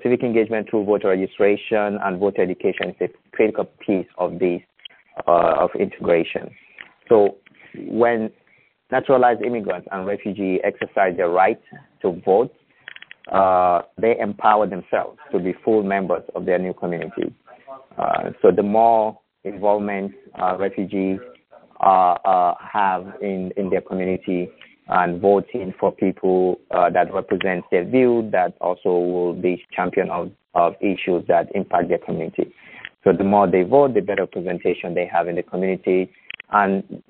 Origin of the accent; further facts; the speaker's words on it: Niger; I am originally from Niger, West Africa.